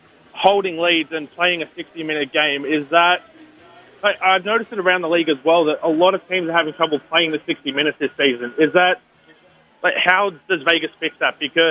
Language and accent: English; Australia; accent: Australian; I will apologize in advance if you have a little bit of trouble with my accent. I know from past experiences that some Americans have trouble understanding the Australian accent, so I'll try to keep it as smooth as possible.